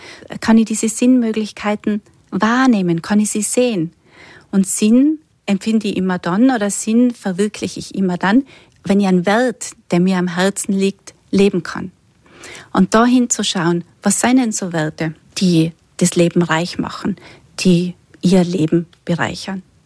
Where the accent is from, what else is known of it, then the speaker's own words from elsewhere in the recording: Tyrol, Austria; Wir sind ja da in Tirol und bei uns in Tirol spielen viele nach wie vor gerne Karten.